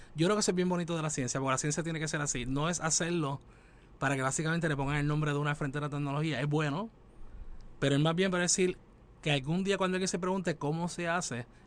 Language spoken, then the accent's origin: Spanish; Puerto Rico; Yo me crié en Puerto Rico, estudié aquí, estudié el doctorado en la Universidad de Michigan, decidí regresar